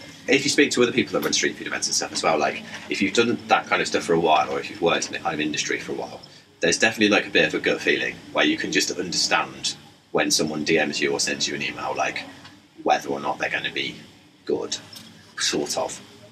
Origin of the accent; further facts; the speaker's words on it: Leicester, East Midlands, United Kingdom; now in Leeds, United Kingdom; unsurprisingly from my accent, I'm not from Leeds. I grew up in Leicester, but I moved to Leeds just over 10 years ago now.